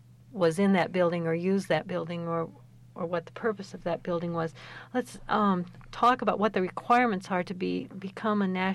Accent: Urbana, Illinois, United States; I grew up in Illinois from the time I was 12, and that's called the Land of Lincoln.

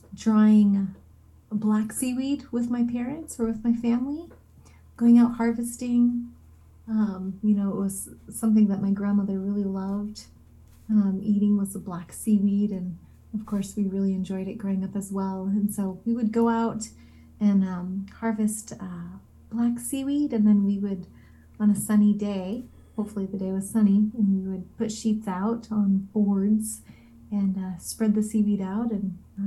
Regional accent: Yakutat, Alaska, United States; now in Sitka, United States; I am living in Sitka right now, home of the Tlingit, Tlingit Haani, and I am originally from Yakutat, and I am Tlingit Eagle Brown Bear.

